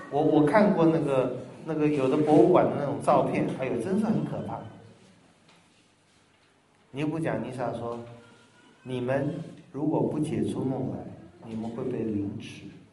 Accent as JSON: {"language": "Chinese", "country": "Taiwan", "said": "我是台湾来的"}